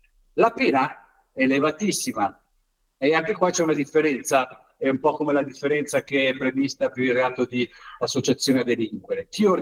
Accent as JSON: {"language": "Italian", "town": "Milan", "region": "Lombardy", "country": "Italy", "said": "Io mi occupo, sono di Milano"}